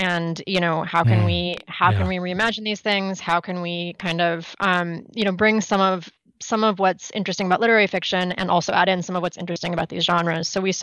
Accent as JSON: {"language": "English", "region": "California", "country": "United States", "tie": "born or raised there", "said": "I could travel and see my family and see my hometown, I think there was still kind of a homesickness for me that led me to think about, you know, some of the, even just, you know, birds and animals that you can see in my case in California."}